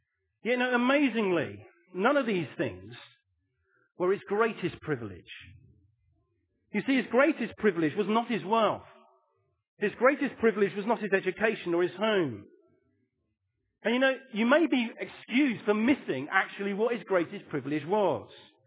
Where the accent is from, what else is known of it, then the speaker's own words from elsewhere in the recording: England, United Kingdom; being English, we needed a cup of tea.